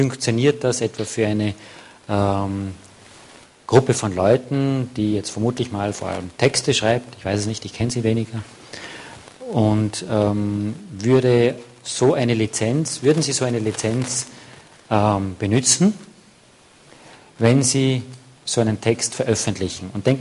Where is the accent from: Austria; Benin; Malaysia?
Austria; da sind wir natürlich als Österreicher klein